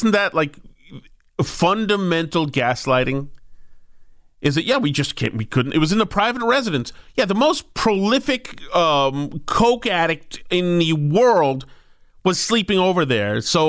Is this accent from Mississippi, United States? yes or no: no; Winchester, Massachusetts, United States; I grew up in Winchester, Massachusetts, a nice little town, pretty pretty, and didn't know anything about politics.